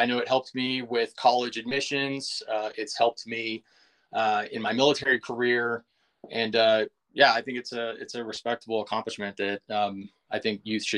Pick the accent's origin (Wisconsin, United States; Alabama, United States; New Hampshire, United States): Alabama, United States; Auburn; So, I'm originally from Auburn, Alabama, home of Auburn University.